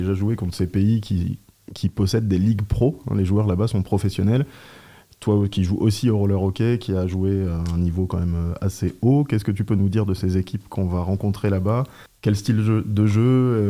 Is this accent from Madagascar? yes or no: no; Thonon-les-Bains, Auvergne-Rhône-Alpes, France; Tous les trois, on vient de Thonon, on joue à Thonon.